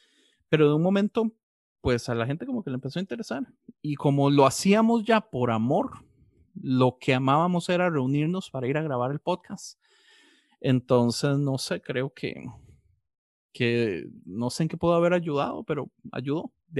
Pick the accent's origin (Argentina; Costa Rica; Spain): Costa Rica; moved away as an adult; now in Los Angeles, United States; Soy tico, viví mis primeros 18 años de vida en Costa Rica. Terminé viniéndome para Los Ángeles, California, por mi mamá.